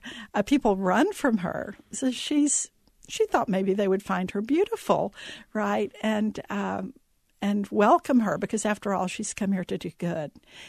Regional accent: Nigeria; now in United States; Growing up in Nigeria, yeah. It was perfectly wonderful and perfectly normal, right?

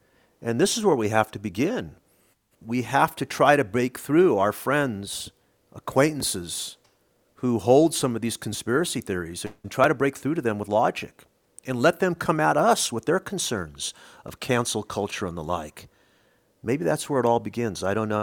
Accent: Fresno, California, United States; I grew up in the same Southeast Fresno. I grew up on Tulare Avenue next to Roosevelt High, and then we moved off of Chestnut and Olive.

